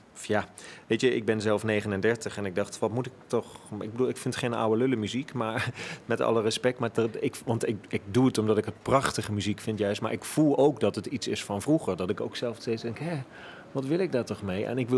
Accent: North Brabant, Netherlands; Ik kom uit Brabant

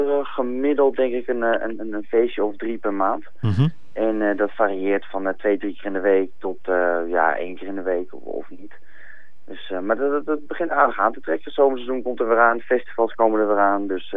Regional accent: Hoorn, North Holland, Netherlands; born there; now in Amsterdam, Netherlands; Ik ben geboren in Hoorn in Noord-Holland. En inmiddels woonzaam in Amsterdam. En ik ben geboren in 1986, dus inmiddels 25 jaar.

